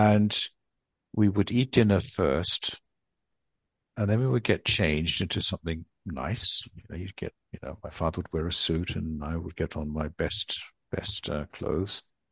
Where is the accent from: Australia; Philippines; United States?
Australia; Adelaide, South Australia; as a child, I grew up in Adelaide, which at the time was a city of about 600, 700,000 people, but it was widely spread out. And I lived in a neighborhood which there weren't many kids.